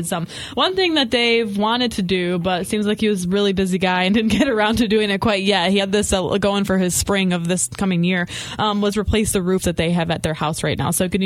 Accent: Coloma, Michigan, United States; I will tell you, I grew up in Coloma. That's where my parents still live. That's my hometown.

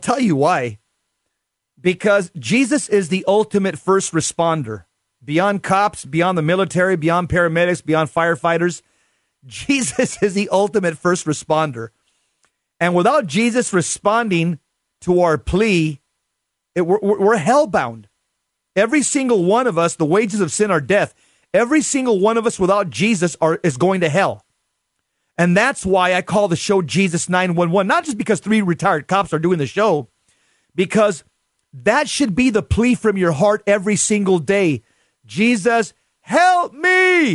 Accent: United States; I'm Mexican American, so I'm saying this from personal knowledge

